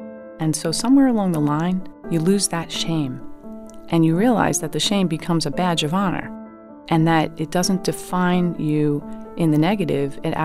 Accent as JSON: {"language": "English", "town": "New York City", "region": "New York", "country": "United States", "tie": "born or raised there", "said": "I grew up in New York City, in Brooklyn, and we rented an apartment, didn't have a car, took the bus."}